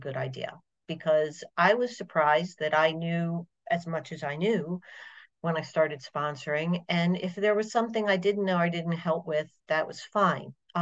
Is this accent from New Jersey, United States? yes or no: no; Baltimore, Maryland, United States; I'm from Baltimore, Maryland